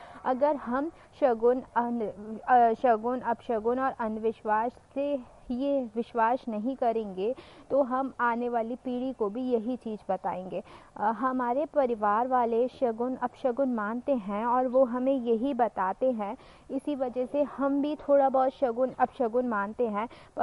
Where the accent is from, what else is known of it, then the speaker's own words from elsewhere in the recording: Shivpuri, Madhya Pradesh, India; और मैं शिवपुरी मध्य प्रदेश की रहने वाली हूँ।